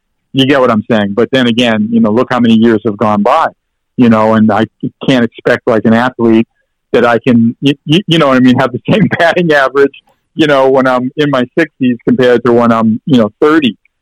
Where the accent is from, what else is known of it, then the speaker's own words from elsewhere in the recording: New York City, New York, United States; And Greenwich Village meant a lot to me growing up in New York.